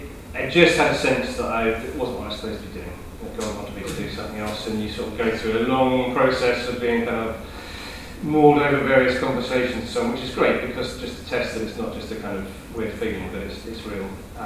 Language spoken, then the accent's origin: English; England, United Kingdom; also born or lived in Northern Ireland; So I was born in Northern Ireland, and my parents, I'm not Irish, well I am actually, because by virtue of having been born there, but I'm not actually my parents, my dad had a job out there for a few years, actually grew up in England